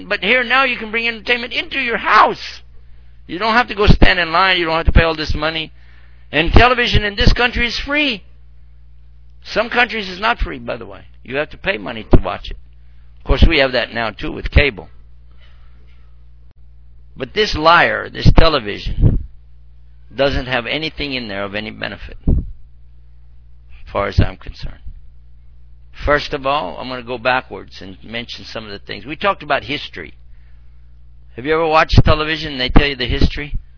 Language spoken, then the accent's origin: English; Texas, United States; I'm from Texas. We can't pronounce some words.